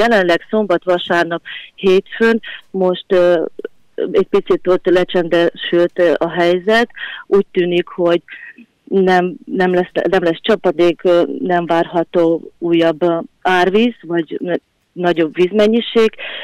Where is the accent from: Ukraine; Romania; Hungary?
Ukraine; Zakarpattia Oblast; mivel én Kárpátaljáról származok